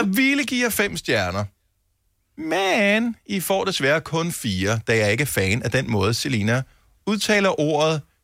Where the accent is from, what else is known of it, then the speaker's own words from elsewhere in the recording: Region of Southern Denmark, Denmark; jeg er opvokset på Fyn